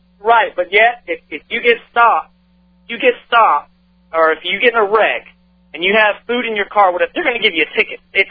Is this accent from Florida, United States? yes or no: yes; Florida, United States; But anyway, I'm saying I grew up in Florida near Gainesville.